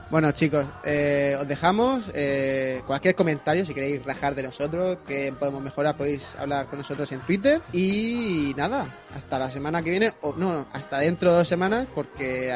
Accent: Spain; Nosotros como somos españoles

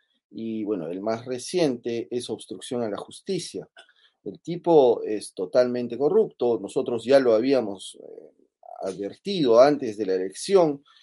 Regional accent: Peru; encontraron el tema del indigenismo, por ejemplo, en mi país, y le echaron la culpa, por supuesto, a los españoles

